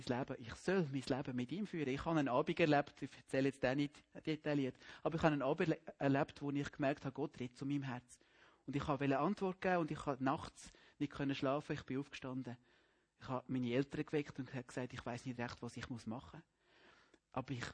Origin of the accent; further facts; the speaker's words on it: Baden-Württemberg, Germany; Ich bin aufgewachsen im Schwäbischen Hochstress. Das ist die Gegend nördlich von der Donau, zwischen der Schwäbischen Alb und der Donau. Das nennt man Hochstress. Zwischen Ulm und Ehingen.